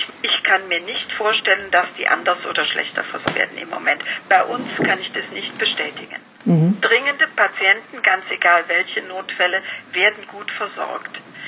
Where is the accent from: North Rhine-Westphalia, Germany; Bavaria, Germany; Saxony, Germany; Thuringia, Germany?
North Rhine-Westphalia, Germany; ich bin Rheinländer.